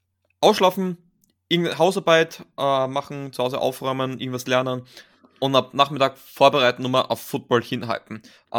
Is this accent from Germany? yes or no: no; Austria; Als Österreicher die ELF.